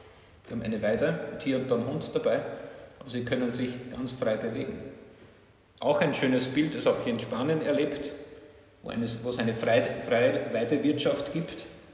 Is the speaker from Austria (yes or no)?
yes; Upper Austria, Austria; Bei uns im Innviertel, wir haben es ein bisschen kleinstrukturierter gehabt, zumindest in meiner Umgebung.